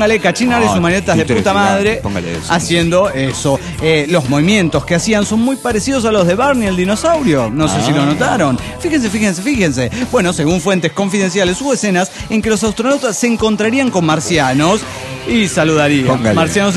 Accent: El Tigre, Anzoátegui, Venezuela; Soy del Tigre, estado Anzoátegui, Venezuela. Y les vengo yendo desde las elecciones aquí en Venezuela.

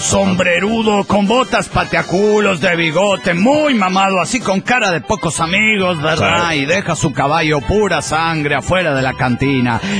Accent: Zacatecas, Mexico; de Zacatecas.

